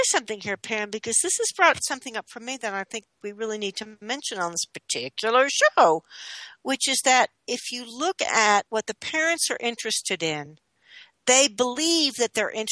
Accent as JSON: {"language": "English", "town": "Princeton", "region": "New Jersey", "country": "United States", "tie": "born or raised there", "said": "because I grew up in Princeton, New Jersey, and in a way, it was a different time."}